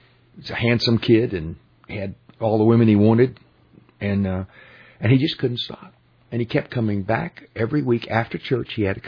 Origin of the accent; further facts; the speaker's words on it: Texas, United States; I'm from Texas.